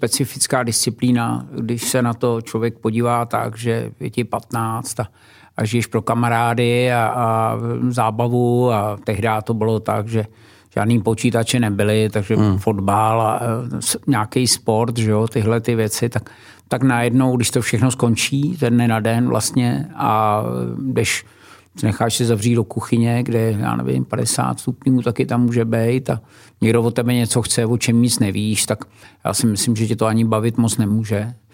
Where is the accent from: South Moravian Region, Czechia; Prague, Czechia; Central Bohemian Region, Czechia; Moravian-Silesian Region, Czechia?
Prague, Czechia; Tak já jsem se narodil v Bubenči nebo v Dejvicích, Praha 6. Tam jsem taky vychodil základní školu.